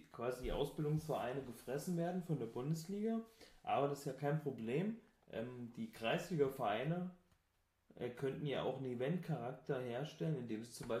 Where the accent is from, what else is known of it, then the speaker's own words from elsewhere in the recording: Hesse, Germany; Ich komme aus Hessisch-Sibirien, also aus Nordhessen.